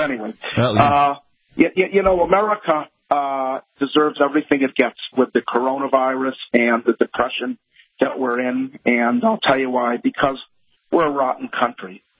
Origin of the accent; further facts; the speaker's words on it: Massachusetts, United States; I came from Massachusetts.